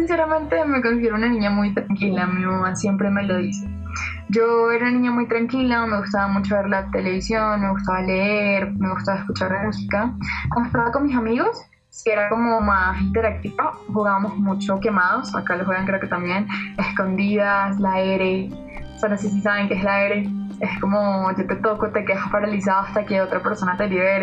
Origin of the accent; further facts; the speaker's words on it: Venezuela; por ser venezolana, por esa interculturalidad del programa y para compartir un poquito mi experiencia